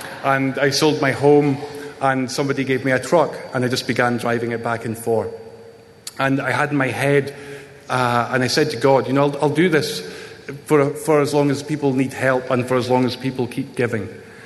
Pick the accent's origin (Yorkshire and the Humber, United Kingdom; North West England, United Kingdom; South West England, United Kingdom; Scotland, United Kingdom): Scotland, United Kingdom; So as you probably guessed by now, I'm from Scotland, from a village in the north of Scotland.